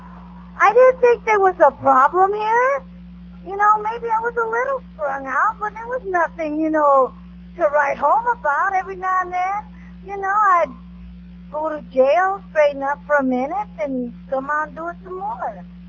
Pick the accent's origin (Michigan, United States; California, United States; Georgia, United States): California, United States; I'm from Orange County in L.A. There's nothing but sand and tumbleweed.